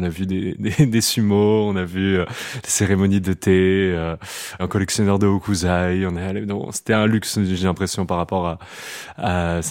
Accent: Clermont-Ferrand, Auvergne-Rhône-Alpes, France; born there; Je suis né à Clermont-Ferrand en 1997 et je suis musicien.

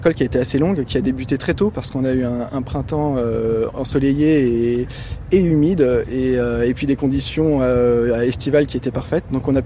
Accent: Grand Est, France; Parce que je suis lorrain et que j'ai toujours entendu parler de la mirabelle depuis que je suis petit.

